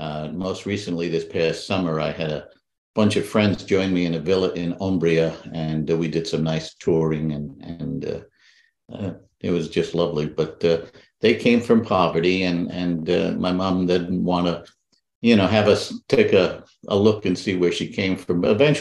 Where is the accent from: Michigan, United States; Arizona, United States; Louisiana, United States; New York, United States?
New York, United States; Bronx; Yeah, so I grew up in the Pelham Bay section of the Bronx.